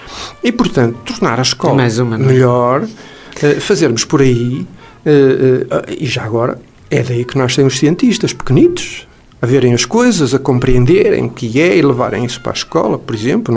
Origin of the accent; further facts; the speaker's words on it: Portugal; Epá, e eu, como português, como fico triste.